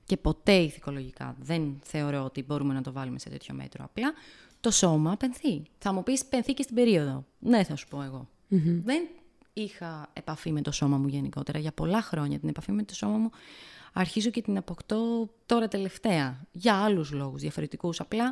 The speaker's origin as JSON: {"language": "Greek", "region": "Ionian Islands", "country": "Greece", "said": "εγώ είμαι από την Κεφαλονιά"}